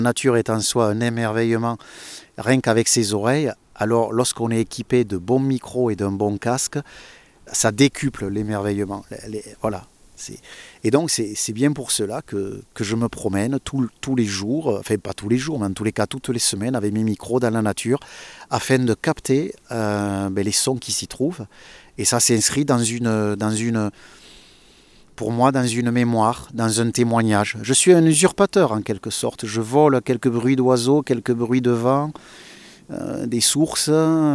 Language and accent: French; Occitanie, France; je suis originaire de l'Aveyron. Et puis, progressivement, j'ai fait mes études à Toulouse